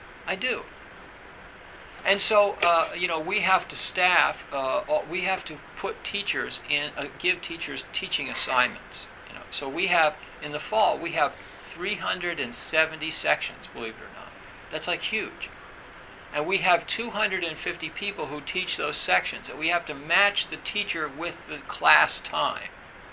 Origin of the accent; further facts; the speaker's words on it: England, United Kingdom; In my job, you know, in my other job, like as an English person, you know